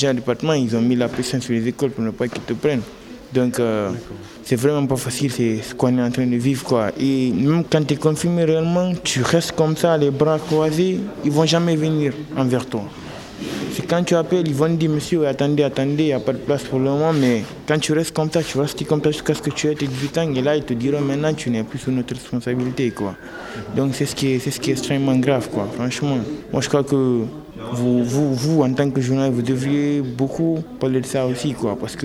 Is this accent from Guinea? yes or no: yes; Guinea; Je viens de la Guinée aussi